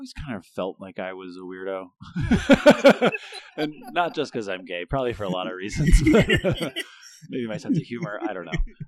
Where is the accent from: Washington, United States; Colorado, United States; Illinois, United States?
Washington, United States; Seattle; I was born in Seattle and to two very middle class parents, a nurse and an engineer, kind of like good middle class jobs. And we lived in Seattle for a while